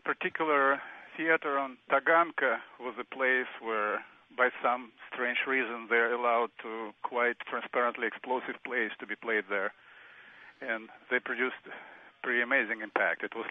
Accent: Moscow, Russia; now in Louisville, United States; I grew up in Moscow, Russia, in the totalitarian society

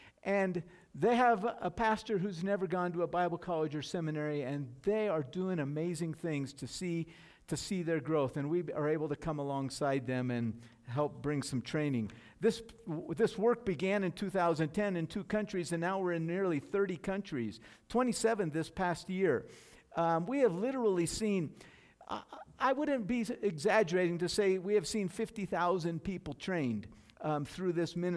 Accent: United States; I, as a North American, as an American Christian, would be a little bit hard-pressed to go.

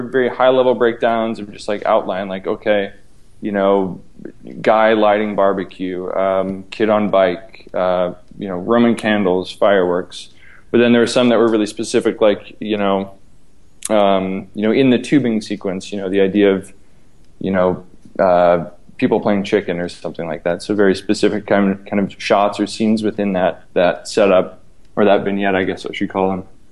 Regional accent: Midwest, United States; you know, like growing up in the Midwest, just these kind of rambling summer days of just, you know, shenanigans and enjoyment

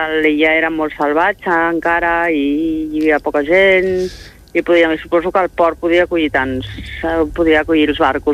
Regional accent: Barcelona, Catalonia, Spain; Jo sóc de Barcelona, de ciutat, uh-huh, i de mar, evidentment

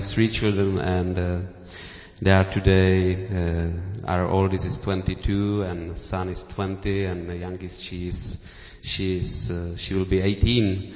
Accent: Czechia; English is a second language; I was born in Czech Republic, and I was raised there, and I grew up on the border with Poland and Slovakia, and I understand a little bit Polish and Slovakia and Russians, and I learned a little of English

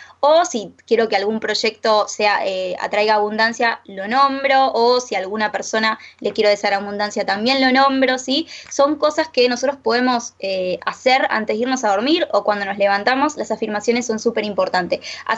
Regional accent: Banfield, Buenos Aires Province, Argentina; yo encima soy de Banfield también

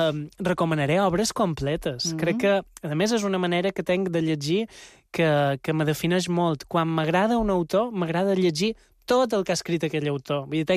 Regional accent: Ses Salines, Balearic Islands, Spain; jo som de Set Salines

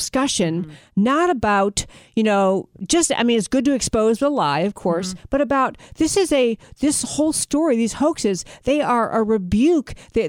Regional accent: Schenectady, New York, United States; I grew up in Schenectady in upstate New York, and University of Albany is right down the road from Schenectady.

